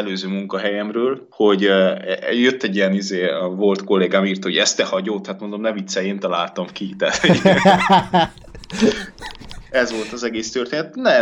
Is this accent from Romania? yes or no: yes; Transylvania, Romania; én erdélyi vagyok, és akkor én románozhatom az erdélyi magyarokat, meg saját magamat is